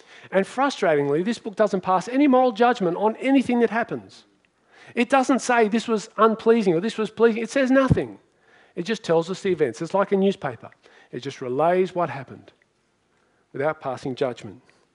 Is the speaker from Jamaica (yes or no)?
no; Australia; as Australian Christians, we are coming into a different world than the world that even I grew up in.